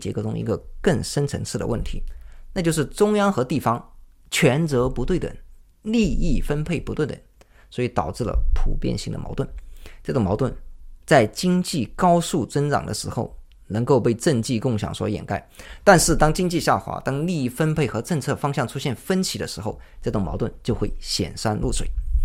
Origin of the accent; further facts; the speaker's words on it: Guizhou, China; 比如上海和我的家乡贵州，它一个是沿海的经济龙头，一个是内地的山区省份